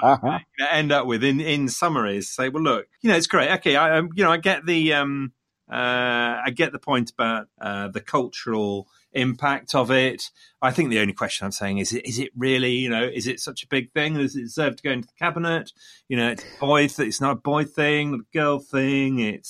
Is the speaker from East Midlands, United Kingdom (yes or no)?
yes; Leicester, East Midlands, United Kingdom; coming from Leicester being my hometown, the late 1970s in Leicester saw the emergence